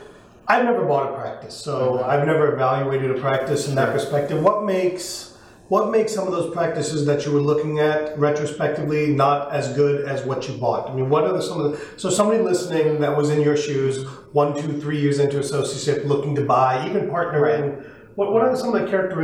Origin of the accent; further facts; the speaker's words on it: Rockingham, North Carolina, United States; I grew up in Rockingham, you know, 5,000-7,000 people.